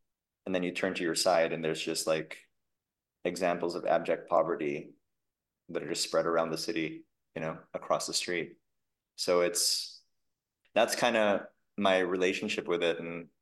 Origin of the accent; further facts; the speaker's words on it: Manila, Metro Manila, Philippines; So in growing up in Manila, there was a lot of like, my school was very Americanized